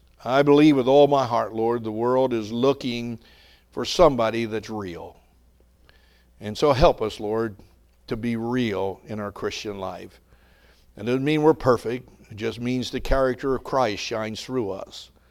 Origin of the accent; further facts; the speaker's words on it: New Jersey, United States; You know, I remember people down in South Jersey, you know, I grew up down in South Jersey and people would see me.